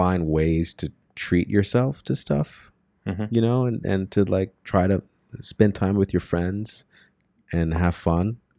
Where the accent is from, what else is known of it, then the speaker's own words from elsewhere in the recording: Chicago, Illinois, United States; But, you know, I was from Chicago, and, you know, he was a community organizer in Chicago